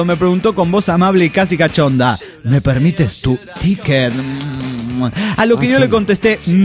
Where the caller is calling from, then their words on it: Neuquén, Argentina; de Neuquén, Argentina.